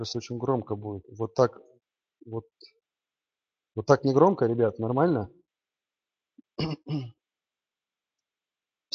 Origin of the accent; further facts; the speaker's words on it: Sevastopol, Ukraine; Сам я из Крыма, из Севастополя. Там мама до сих пор моя живет.